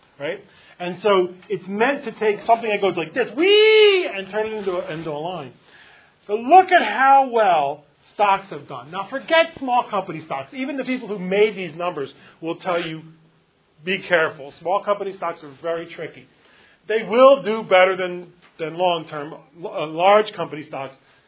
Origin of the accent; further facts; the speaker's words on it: Philadelphia, Pennsylvania, United States; You know, I'm Italian, right? I'm Italian from Philadelphia. You ever been to Philadelphia? You're not missing anything.